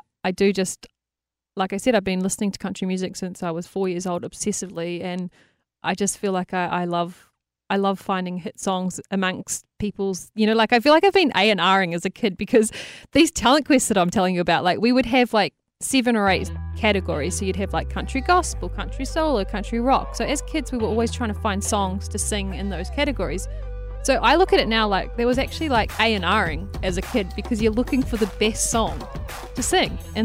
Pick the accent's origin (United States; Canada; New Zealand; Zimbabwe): New Zealand; that's one thing I really noticed growing up in New Zealand